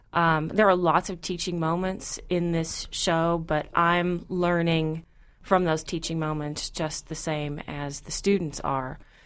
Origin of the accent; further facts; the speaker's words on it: the South, United States; but I was raised in the South and raised by very strong, steel magnolia Southern women.